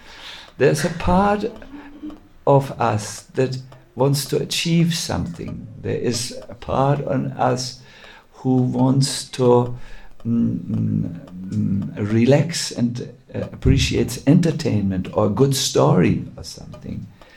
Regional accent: Northern Germany, Germany; I am also from North Germany, like you.

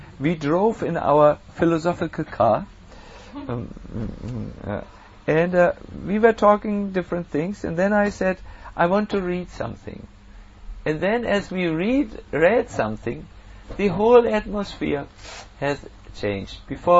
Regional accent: Germany; accent: German; English is a second language; I hope my German accent was not too much for you.

